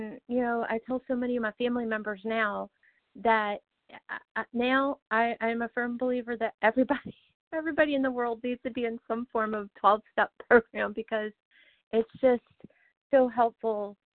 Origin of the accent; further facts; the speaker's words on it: Louisiana, United States; Yes, ma'am, I am. I am from Louisiana.